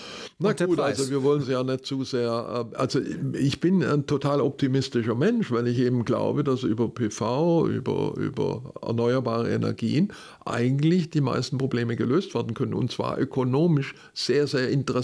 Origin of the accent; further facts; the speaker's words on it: Baden-Württemberg, Germany; als Schwabe